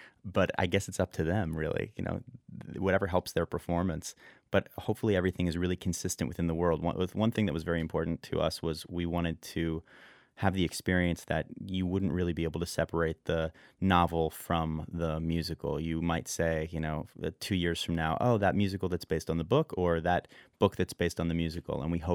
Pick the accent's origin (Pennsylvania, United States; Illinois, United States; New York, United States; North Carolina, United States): Pennsylvania, United States; Philadelphia; and then my hometown of Philadelphia.